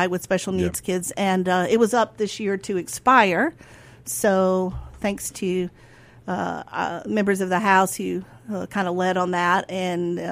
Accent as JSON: {"language": "English", "town": "Meridian", "region": "Mississippi", "country": "United States", "tie": "born or raised there", "said": "when I grew up in Meridian, Mississippi, I had two choices, private school or public school."}